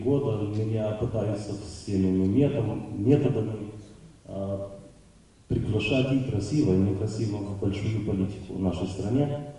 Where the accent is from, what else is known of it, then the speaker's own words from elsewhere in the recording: Moldova; Я первый автор из Молдовы